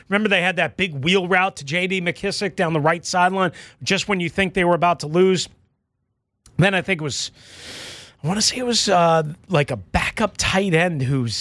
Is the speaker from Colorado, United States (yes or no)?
no; New York, United States; I grew up on Long Island watching the Giants and the Redskins go at it